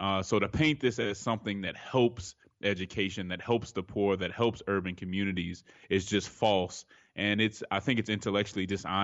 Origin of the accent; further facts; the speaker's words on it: Denver, Colorado, United States; I'm from Denver, Colorado. When I go home, I don't get back much.